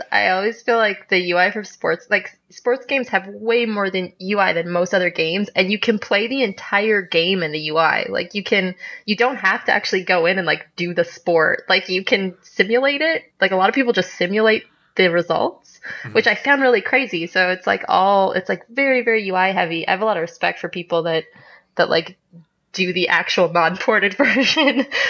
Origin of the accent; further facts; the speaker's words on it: Nova Scotia, Canada; I'm from Nova Scotia, Canada, where you get pretty awful winters, and then it's like generally pretty yucky except for a late spring and summer.